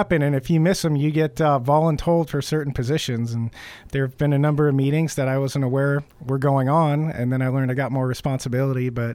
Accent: Pacific Northwest, United States; growing up in the Pacific Northwest as an avid fisherman

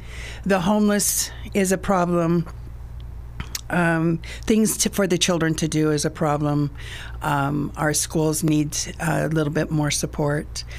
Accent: Winston, United States; I am from Winston. I grew up there. My grandparents moved there in 1945. I have four generations that went to Douglas High School.

